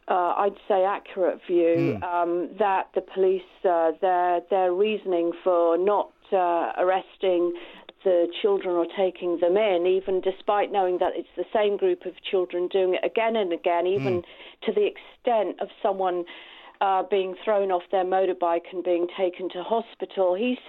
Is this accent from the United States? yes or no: no; England, United Kingdom; I grew up decades ago, not that you'd know it from my voice, but I did. And I grew up outside London in a white-based area, okay, rural